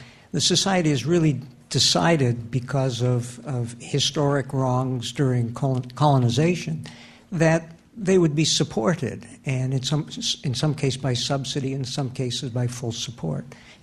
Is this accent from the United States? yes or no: no; Canada; I'm Canadian, so I'm going to have to use a Canadian example.